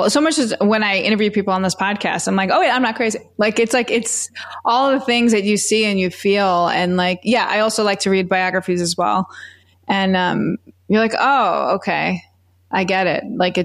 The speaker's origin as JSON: {"language": "English", "town": "Brooklyn", "region": "New York", "country": "United States", "lives_now": "Boca Raton, United States", "said": "So listen, I'm in Boca Raton. I'm from Brooklyn originally."}